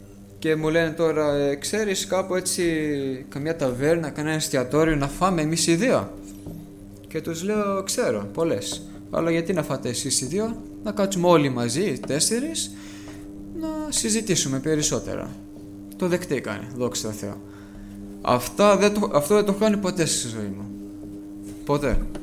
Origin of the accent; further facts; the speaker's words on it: New York, United States; είμαι από τη Νέα Υόρκη.